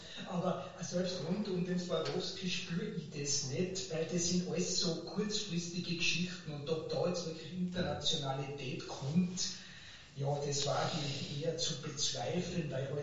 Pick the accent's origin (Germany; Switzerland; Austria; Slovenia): Austria; Schwaz, Tyrol; Ich verweise da wieder auf meine Heimatstadt Schwarz in Tirol, Swarovski, und zwar die mit den Schleifscheiben.